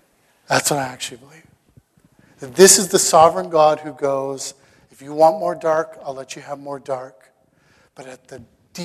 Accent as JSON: {"language": "English", "country": "Canada", "said": "And we're Canadian."}